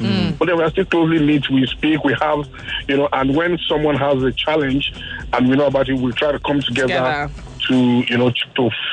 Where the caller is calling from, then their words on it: Ogba, Lagos, Nigeria; I'm calling from Ogba.